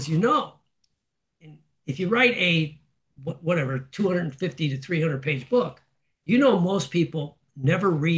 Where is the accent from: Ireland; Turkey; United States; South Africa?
United States; Gary, Indiana; I come from Gary, Indiana. There's a whole bunch of guys.